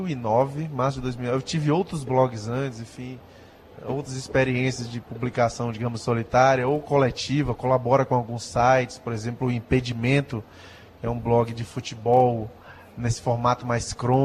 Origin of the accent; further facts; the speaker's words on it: Fortaleza, Ceará, Brazil; also born or lived in São Luís; o lugar onde eu morei mais tempo na minha vida, que foi São Luís do Maranhão. Eu sou de Fortaleza, mas morei 18 anos em São Luís.